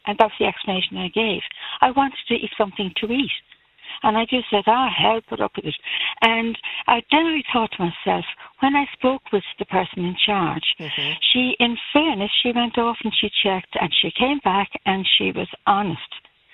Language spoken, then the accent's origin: English; Dublin, Leinster, Ireland; I'm originally from Dublin.